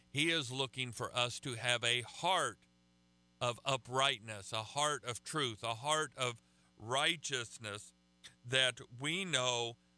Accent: Oklahoma, United States; I'm from Oklahoma. We get to do that.

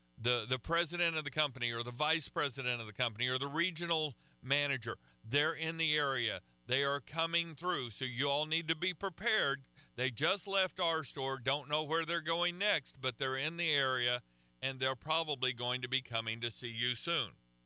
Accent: Oklahoma, United States; I'm from Oklahoma. We get to do that.

